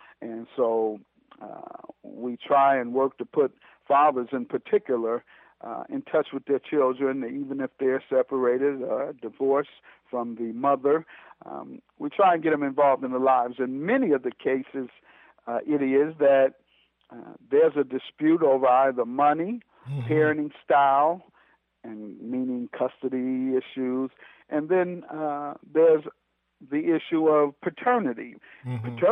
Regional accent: Detroit, Michigan, United States; where I grew up in Herman Gardens, where over half of the households did not have fathers, and this was in the 70s.

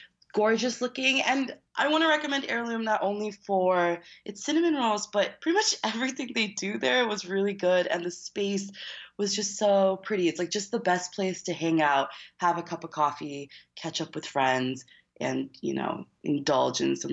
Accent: Midwest, United States; I'm from the Midwest and everything there tends to be a little bit larger than things on the East Coast

